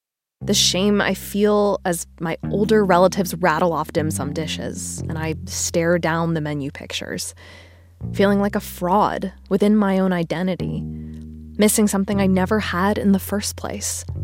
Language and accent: English; United States; I am Chinese American, even if I'll never be perfectly fluent in Chinese.